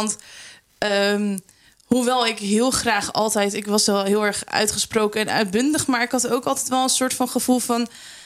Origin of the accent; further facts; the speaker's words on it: Zeewolde, Flevoland, Netherlands; En ik ben geboren en getogen in Zeewolde. Ja. … Die hier ook meer dan 30 jaar verloskundige is geweest. Hier met veel plezier opgegroeid.